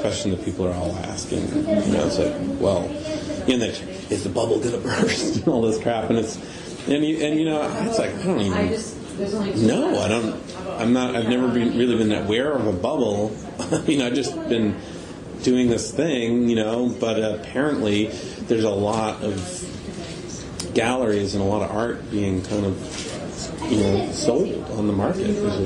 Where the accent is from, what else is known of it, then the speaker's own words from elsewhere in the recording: Canada; But that's because I'm Canadian.